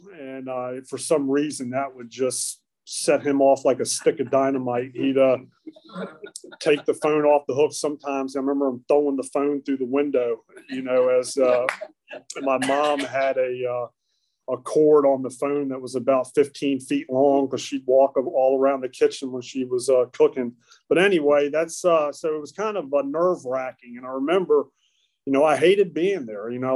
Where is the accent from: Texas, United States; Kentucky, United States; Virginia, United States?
Virginia, United States; Charlottesville; I'm from Charlottesville. I was born there. I was born in '74. I grew up.